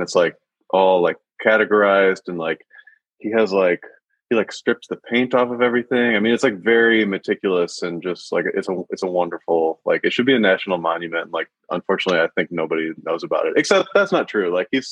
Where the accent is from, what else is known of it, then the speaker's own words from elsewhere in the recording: Rockford, Illinois, United States; One of my best friends who I grew up with in Rockford, Stephen Hoppe, owns a bar and a wine shop in Puerto Rico.